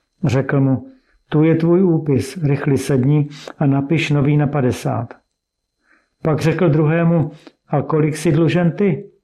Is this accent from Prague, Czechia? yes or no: no; Havířov, Moravian-Silesian Region, Czechia; Vyrůstal jsem v Havířově v křesťanské rodině